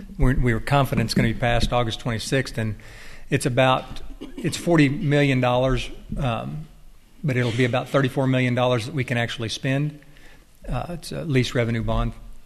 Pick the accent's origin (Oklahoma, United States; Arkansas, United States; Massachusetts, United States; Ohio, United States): Oklahoma, United States; Sapulpa; We have one of Representative Denny's colleagues that is from my hometown community of Sepulpa